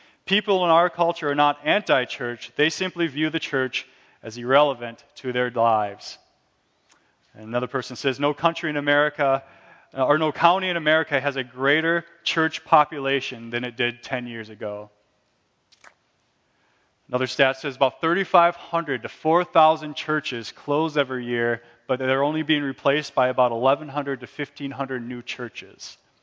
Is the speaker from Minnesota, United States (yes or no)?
yes; Minnesota, United States; also born or lived in Chicago; I grew up in Minnesota but converted to being a Bears fan after spending about 4.5 years in Chicago.